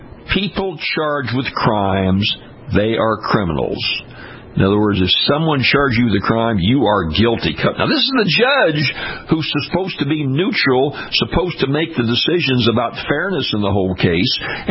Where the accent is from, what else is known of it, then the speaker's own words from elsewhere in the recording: Louisiana, United States; Not in my home state of Louisiana.